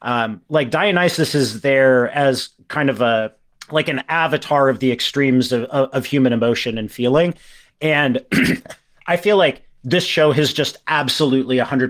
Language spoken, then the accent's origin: English; Washington, United States; there was a fairly sizable river that ran through my hometown, the Yakima River.